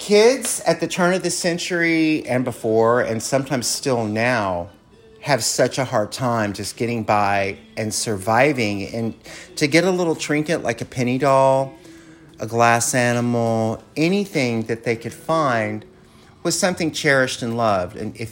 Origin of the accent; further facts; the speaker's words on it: Texas, United States; I'm from Texas originally